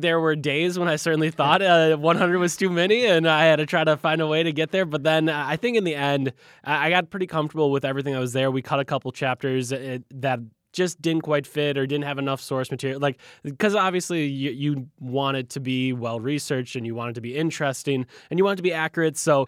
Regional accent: Slinger, Wisconsin, United States; because I am from Slinger, Wisconsin, just a little ways up here from Milwaukee, so kind of born and bred Wisconsinite.

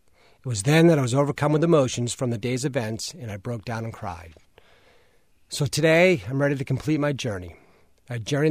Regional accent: Halifax, Massachusetts, United States; I grew up just outside of Boston in a small town called Halifax.

